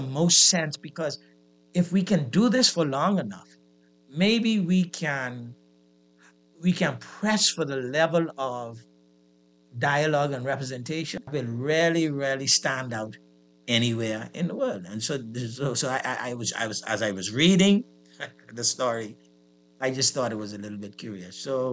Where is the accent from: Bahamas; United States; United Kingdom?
Bahamas; Grand Bahama; I grew up in Grand Bahama.